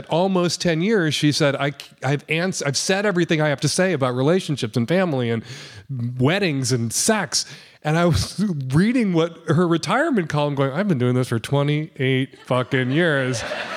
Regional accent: Chicago, Illinois, United States; Irish on north of Ridge and east of Ridge and Jewish west of Ridge Avenue. It was very. Very Irishy Jewy neighborhood.

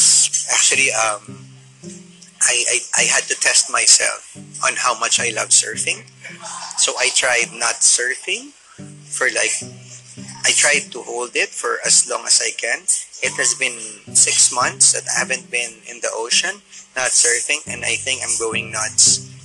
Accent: Siargao, Caraga, Philippines; Yeah, I'm from Siargao.

